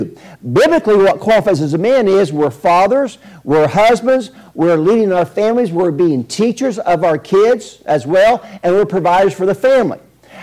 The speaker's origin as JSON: {"language": "English", "region": "Illinois", "country": "United States", "said": "Again, I'm from Southern Illinois. We're rednecks. We're proud of our trucks."}